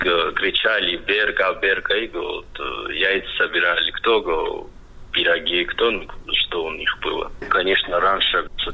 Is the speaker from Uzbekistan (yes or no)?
no; Lower Vilda, Shida Kartli, Georgia; also born or lived in Tskhinvali; now in Gori, Georgia; Я родился в Схинвале, но жили в селе в Схинвальском районе. Наше село Винда, так называется, и осетинское, и грузинское. Верхняя Вилда, Нижняя Вилда. И мы жили в Нижней Вилде. Это родина моей мамы. Моя мама грузинка